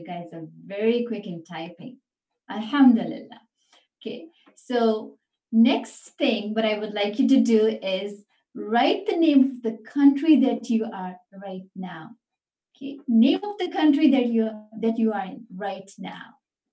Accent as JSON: {"language": "English", "country": "Canada", "said": "I'm from Canada, alhamdulillah."}